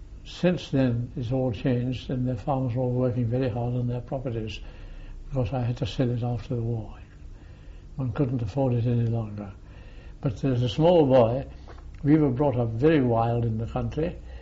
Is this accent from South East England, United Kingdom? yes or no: yes; Maidstone, South East England, United Kingdom; born there; I was born down near Maidstone. My mother's family came from a place called Hartlip